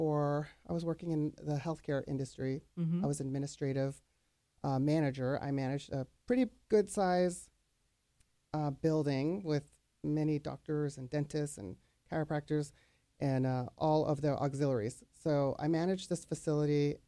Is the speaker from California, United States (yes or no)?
yes; California, United States; I'm from Orange County originally. I lived in Irvine.